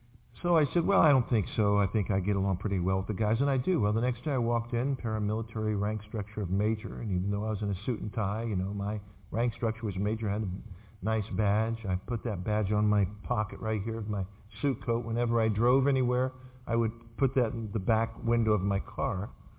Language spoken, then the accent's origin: English; Maryland, United States; I grew up on the East Coast in Maryland, just south of here, and about 20 minutes outside of Washington, D.C.